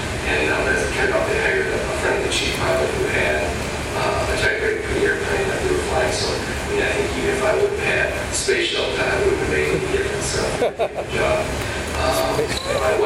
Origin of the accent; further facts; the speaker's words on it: Hutchinson, Minnesota, United States; I'm from Hutchinson, Minnesota.